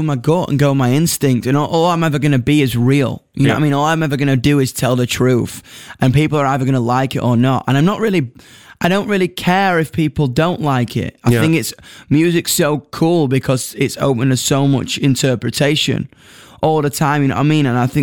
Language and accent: English; United Kingdom; accent: British; I would say like it's got a British element because obviously my accent